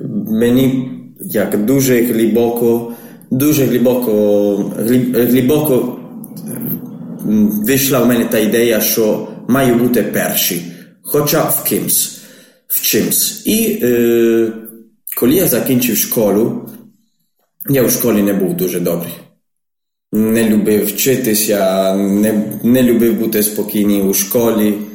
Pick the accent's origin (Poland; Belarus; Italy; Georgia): Italy; Perugia, Umbria; Ukrainian is a second language; moved away as an adult; now in Ukraine; я італієць, народився в Італії, в місті Перуджа. І там жив 20 років. Я з багатодітної сім'ї